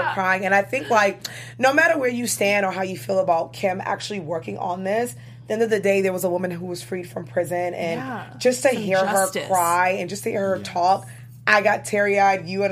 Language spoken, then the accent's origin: English; New York, United States; Because I'm from New Yorker.